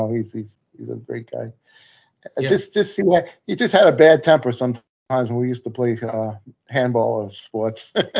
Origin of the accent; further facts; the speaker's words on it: Queens Village, New York, United States; also born or lived in Westbury; was Joe Howard when I was moving from Queens Village to Westbury.